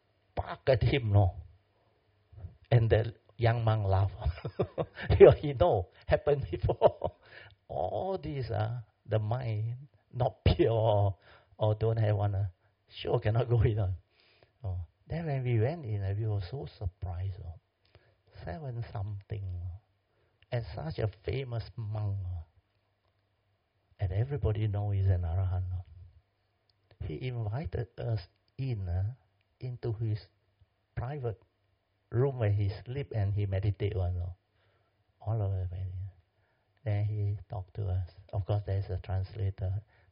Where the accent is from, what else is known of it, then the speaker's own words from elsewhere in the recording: Malaysia; So I told him, we are from Malaysia.